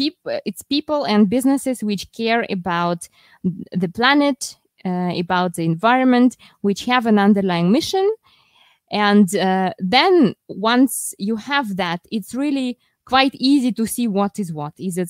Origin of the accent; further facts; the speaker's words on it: Russia; English is a second language; I'm the citizen of the world, how I like to say it, because even though I come originally from Russia, I'm also Swiss, French